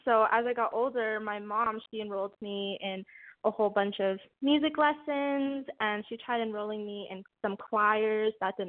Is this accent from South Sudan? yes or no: no; Calgary, Alberta, Canada; I'm from Calgary, Alberta. Not a lot of people know who that is. When I say Canada, they're like, oh, so you're from Toronto? But no, Alberta's on the west side of Canada.